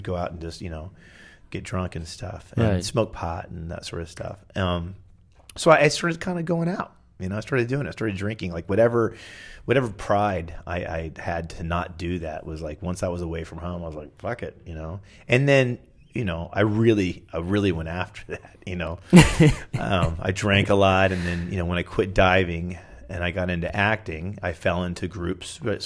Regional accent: Houston, Texas, United States; also born or lived in New Orleans; I grew up in Houston. I moved there when I was four or five, from New Orleans.

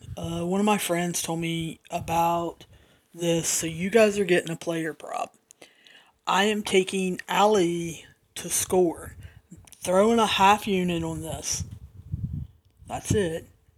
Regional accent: the South, United States; accent: Southern; I'm trying to articulate so that my accent doesn't get too many of you. I know that I use some slang or some colloquialisms, is that what they're called? A lot of metaphors and stuff that we use down here in the South

